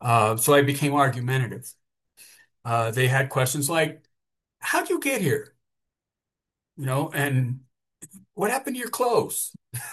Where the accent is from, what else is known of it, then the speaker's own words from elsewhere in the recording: Texas, United States; I grew up in South Texas, a bunch of from white trash, basically.